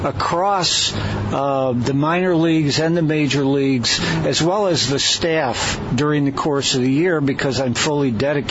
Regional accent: Buffalo, New York, United States; Well, Marty, I grew up in Buffalo, New York.

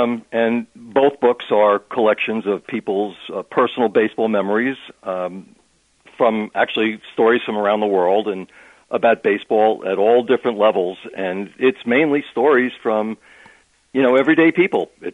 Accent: New York, United States; Still love the Mets because I'm from New York, and we go to a lot of games.

